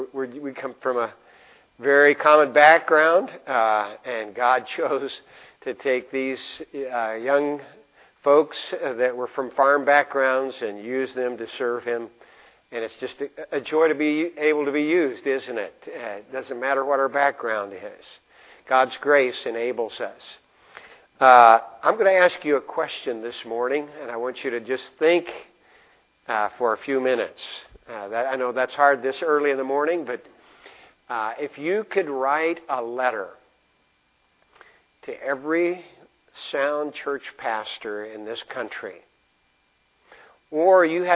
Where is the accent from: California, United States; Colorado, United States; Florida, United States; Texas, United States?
Texas, United States; Amarillo; born there; By the way, I was born in Amarillo, Texas, and somebody else is from down that way.